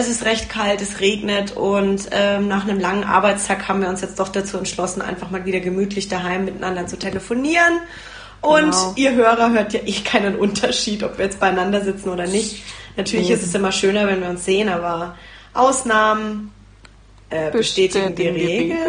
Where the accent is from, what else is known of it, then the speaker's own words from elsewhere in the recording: Nuremberg, Bavaria, Germany; weil ich komme ja eigentlich aus Nürnberg